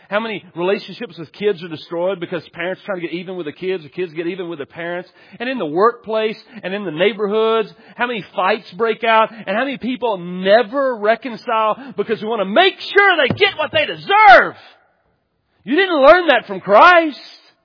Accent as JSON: {"language": "English", "region": "Texas", "country": "United States", "tie": "born or raised there", "said": "I grew up in East Texas."}